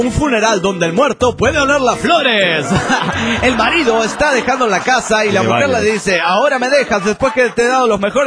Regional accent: Mexico City, Mexico; del DF mexicano.

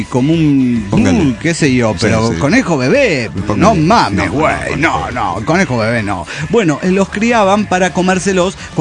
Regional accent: Zacatecas, Mexico; de Zacatecas.

